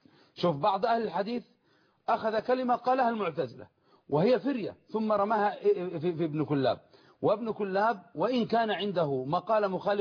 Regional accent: Yemen; أن عندنا في اليمن كنا أمام الفكر الحوثي

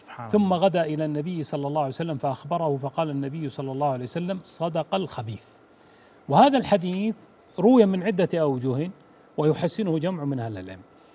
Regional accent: Najd, Saudi Arabia; حنا نسميها الجصة عندنا في نجد

